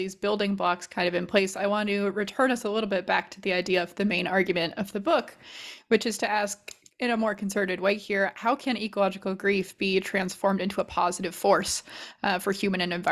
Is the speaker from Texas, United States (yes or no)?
no; California, United States; now in Los Angeles, United States; I'm currently in LA, but I grew up in Northern California in kind of like a more rural area of the state.